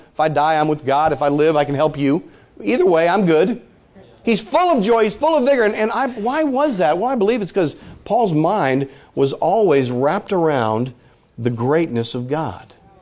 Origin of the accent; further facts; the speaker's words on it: Illinois, United States; I'm from Illinois. We have a lot of cows in Illinois, so I relate to these things very well.